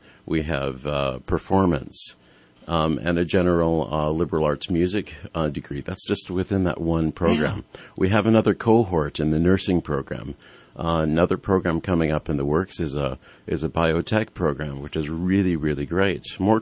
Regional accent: Michigan, United States; Well, I grew up in Southwest Michigan, but I've been all over the country and performed really in about 19 countries.

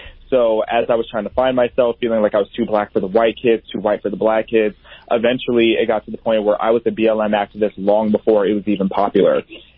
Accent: Pontiac, Illinois, United States; born or raised there; also born or lived in Chicago

